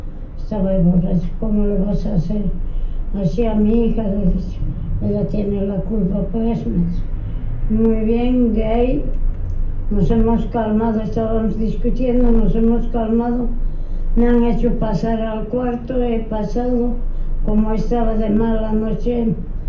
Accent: Bolivia; now in Buenos Aires, Argentina; yo llegué de Bolivia el 27 de mayo, mayo, para Buenos Aires

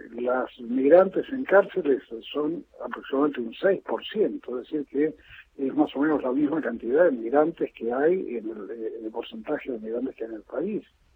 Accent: Argentina; nosotros como argentinos

